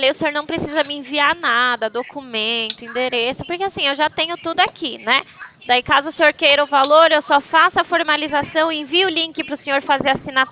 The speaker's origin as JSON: {"language": "Portuguese", "town": "Atibaia", "region": "São Paulo", "country": "Brazil", "said": "Eu sou de Atibaia, São Paulo, né?"}